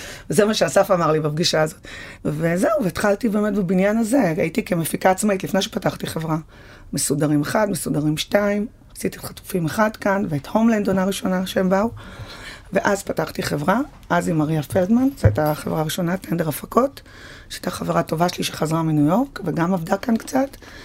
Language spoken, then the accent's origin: Hebrew; Netanya, Central District, Israel; also born or lived in Paris, France; וקיבלתי טלפון מחברה מנתניה, אני מנתניה